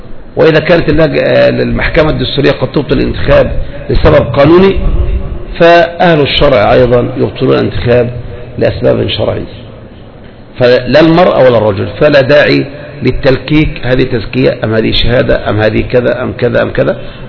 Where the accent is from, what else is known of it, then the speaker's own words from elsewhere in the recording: Egypt; now in Saudi Arabia; نحن في المملكة لدى النساء ذهب وهنا يقولون بعدم وجوب زكاة عليه، فنحن كمصريين أم ماذا نفعل؟